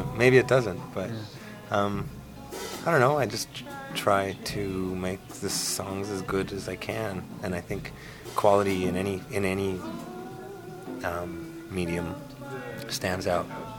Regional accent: Moncton, New Brunswick, Canada; also born or lived in Ottawa; now in Montreal, Canada; I moved around a lot as a kid, and I grew up in Moncton, New Brunswick, and then I spent many years here in Ottawa as well. And then I moved to Montreal about 9 years ago.

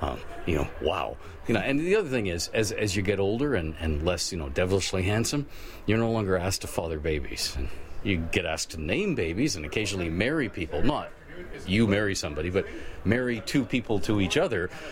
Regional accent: Canada; Well, I'm a Canadian. I'm 51 years old.

